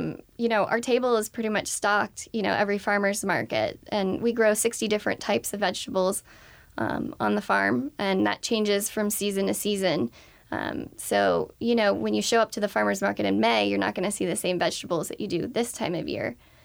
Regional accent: West Virginia, United States; Where I grew up in West Virginia, we had one weekly farmers market when I was growing up.

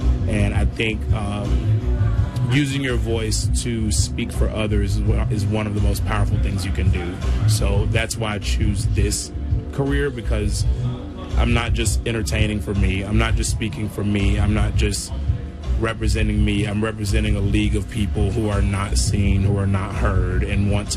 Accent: Gainesville, Florida, United States; Growing up in Florida is a different story because I've always been very conscious and grateful of the fact that we are very sheltered here in Gainesville

